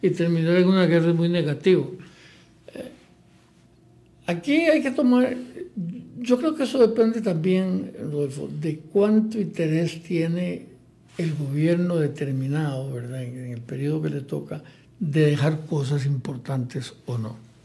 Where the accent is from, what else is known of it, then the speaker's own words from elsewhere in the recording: Costa Rica; sí les he dicho con toda la buena fe del mundo como costarricense